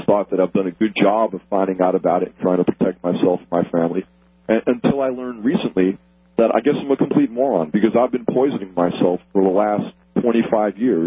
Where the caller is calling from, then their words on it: North Carolina, United States; Oh, hey, I'm from North Carolina.